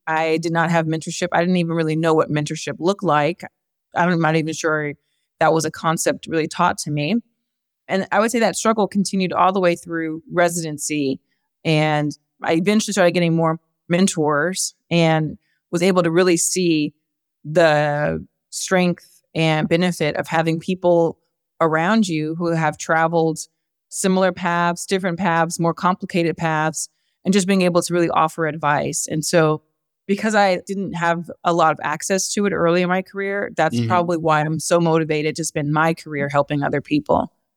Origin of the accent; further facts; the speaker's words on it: Rialto, California, United States; I grew up in Rialto, California, and I share that because the area in which I grew up was not saturated with doctors, engineers, lawyers, physicists